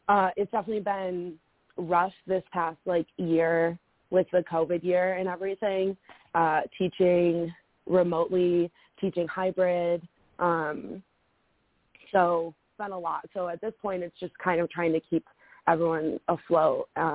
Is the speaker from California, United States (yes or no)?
no; Chicago, Illinois, United States; I grew up in the Chicago area. I grew up going to the Chicago Art Institute.